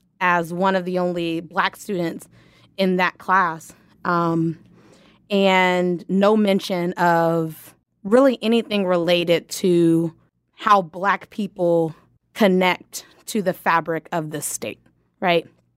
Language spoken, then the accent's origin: English; Lawton, Oklahoma, United States; I grew up in Lawton and attended Lawton Public Schools. And I vividly remember my Oklahoma history class